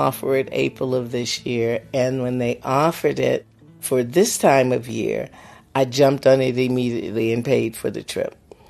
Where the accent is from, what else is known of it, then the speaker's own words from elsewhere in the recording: Los Angeles, California, United States; I'm from Los Angeles, California.